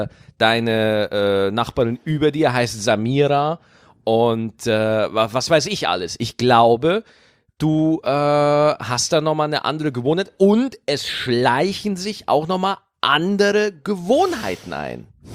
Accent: Bavaria, Germany; als ich aufgewachsen bin in Niederbayern

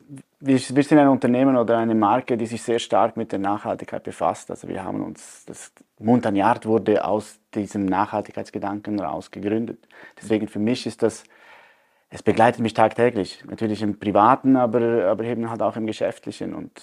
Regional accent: Graubünden, Switzerland; Und wir haben 10, 12 Jahre in Zürich gelebt. Und wenn du in Zürich lebst als Bündner, dann bist du der Bergler.

